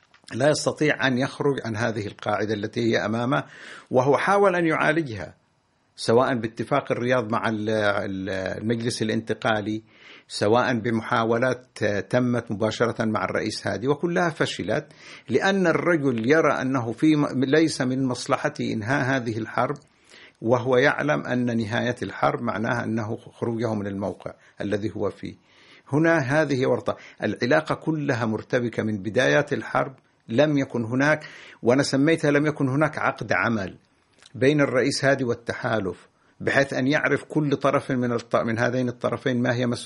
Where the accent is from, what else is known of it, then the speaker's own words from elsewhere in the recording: Yemen; لكن أنا كمواطن يمني لا أستطيع أن أنفي هذه الجماعة من الخارطة السياسية